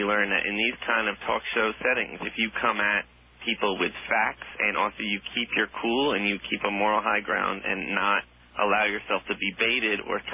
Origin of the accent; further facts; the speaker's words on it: New Jersey, United States; also born or lived in Chicago; And, I mean, Alex, I was born, you know, I'm from Chicago. I was raised in New Jersey. All I know is America.